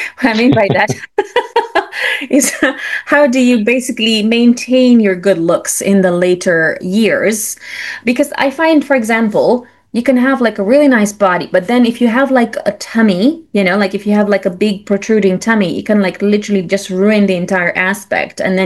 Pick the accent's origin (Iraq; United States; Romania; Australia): Romania; now in London, United Kingdom; When I came to London from Romania 20 something years ago, I was really lonely.